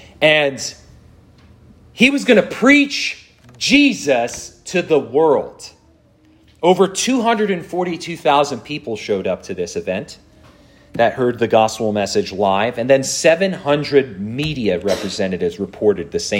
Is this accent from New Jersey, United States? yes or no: yes; New Jersey, United States; So I'm from New Jersey, pretty close proximity.